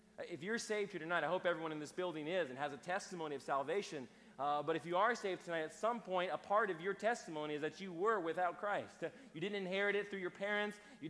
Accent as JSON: {"language": "English", "town": "Chesapeake", "region": "Virginia", "country": "United States", "said": "That's where we're from Chesapeake, Norfolk area."}